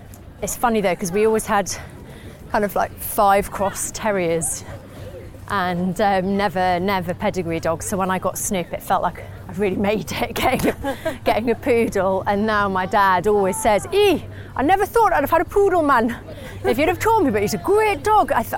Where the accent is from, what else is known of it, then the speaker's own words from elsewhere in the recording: North East England, United Kingdom; accent: Geordie; I got teased because of my accent. Mm. And when you're 7, 8, you just want to fit in, don't you, and be like everyone else. And I was so bored of everyone being like, have you heard the new Geordie girl?